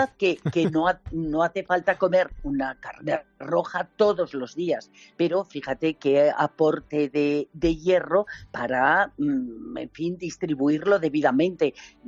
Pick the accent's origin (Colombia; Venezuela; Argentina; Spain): Spain; también los españoles, cuidamos poco nuestros productos y nuestra imagen.